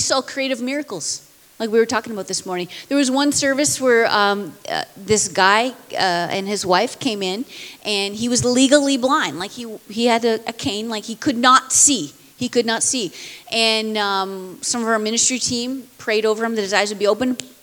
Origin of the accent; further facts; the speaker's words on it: Canada; we were Canadians, we moved from Canada, we moved to California, and then after 5 short years, he called us to move back to Canada.